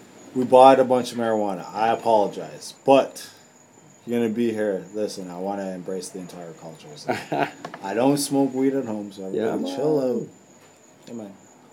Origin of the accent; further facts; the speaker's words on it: Canada; listen, I'm from Canada. People come from all around the world.